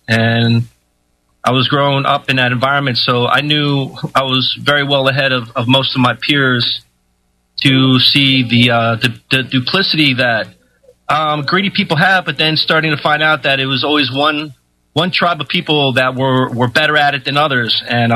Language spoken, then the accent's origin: English; United States; I'm an American. I live in the state of Pennsylvania, about an hour north of Philly.